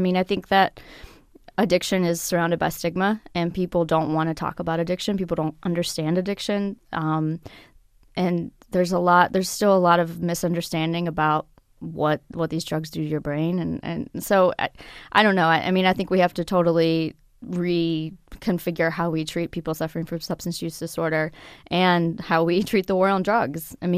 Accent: West Virginia, United States; I love West Virginia. I love my home state.

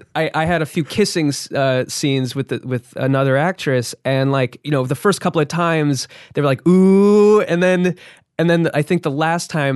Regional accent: New Jersey, United States; I grew up in New Jersey

